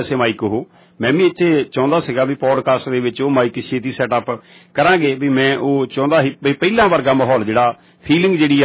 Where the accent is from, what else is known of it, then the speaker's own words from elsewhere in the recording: Punjab, India; ਮੇਰੇ ਪਿੰਡ ਤੋਂ ਜਲੰਧਰ ਤਕਰੀਬਨ ਜੇ ਅੱਧਾ ਕੁ ਘੰਟਾ ਵੈਸੇ ਆਮ ਲੱਗ ਜਾਂਦਾ